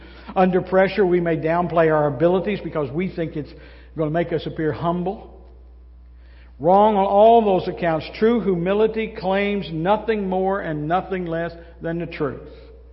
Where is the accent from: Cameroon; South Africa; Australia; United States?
United States; the South; I mean, even now, I'm from the South, and a lot of you guys have that same hospitality.